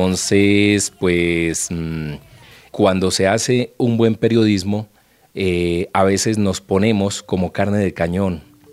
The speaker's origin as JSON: {"language": "Spanish", "town": "Popayán", "region": "Cauca", "country": "Colombia", "tie": "born there", "also_born_or_lived": "Cali / Puerto Tejada", "said": "aunque soy nacido en Popayán, en el departamento del Cauca, pues mis primeros pasos en esto de la comunicación, del periodismo, se hicieron entre Cali y Puerto Tejada, donde viví mucho tiempo."}